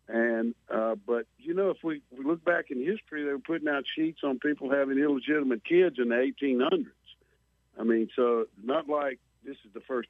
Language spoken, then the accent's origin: English; Leesville, Louisiana, United States; I heard about my home place, my hometown of Leesville, and Vernon Parish getting hit so hard.